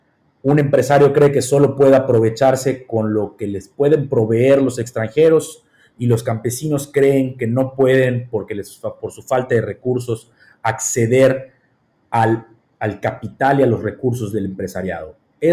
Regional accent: Yucatán, Mexico; eso me parece lo peor que hacemos como yucatecos en muchas industrias

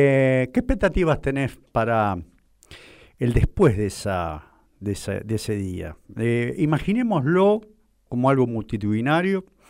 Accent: Argentina; Creo que una de las cosas que más nos hace falta como argentinos.

